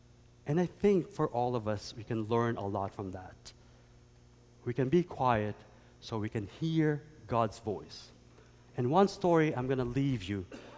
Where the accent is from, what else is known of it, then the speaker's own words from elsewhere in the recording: Chicago, Illinois, United States; I'm not saying because I came from Chicago, but hey, why not?